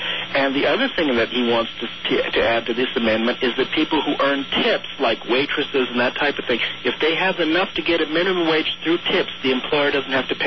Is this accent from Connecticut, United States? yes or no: yes; Connecticut, United States; I'm from Connecticut myself, but I can't stand the man